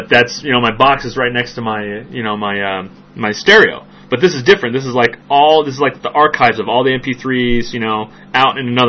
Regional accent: United States; I'm just an American loving convenience.

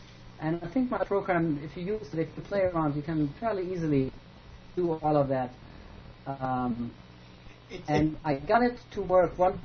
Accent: Frankfurt, Hesse, Germany; Frankfurt.

